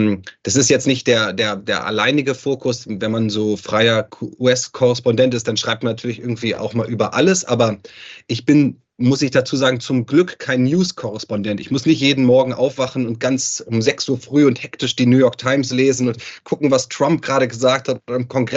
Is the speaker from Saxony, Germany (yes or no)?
no; Berlin, Germany; Also ich komme aus Berlin ursprünglich